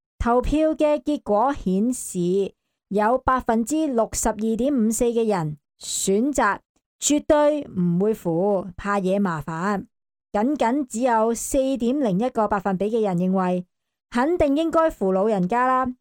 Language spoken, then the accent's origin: Chinese; Hong Kong; 自细我们香港人就是教要有公德心，幼稚园、小学、中学都教要做好事